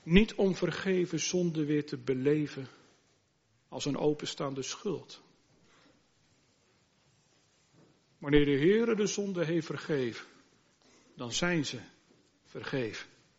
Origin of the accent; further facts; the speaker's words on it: Harderwijk, Gelderland, Netherlands; Wij waren de achterliggende weken, mevrouw en ik, nog even in de plaats waar ik opgegroeid ben, in Harderwijk.